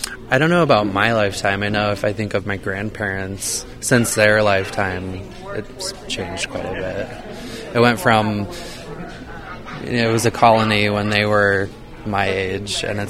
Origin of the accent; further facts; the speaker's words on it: Alaska, United States; Yes, I'm from the Tlingit tribe.